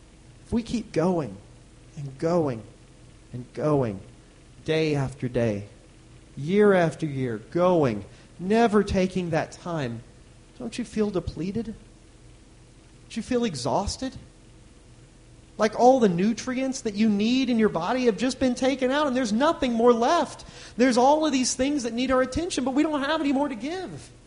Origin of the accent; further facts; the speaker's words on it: Midwest, United States; I grew up in the Midwest, so I was around a lot of farming community.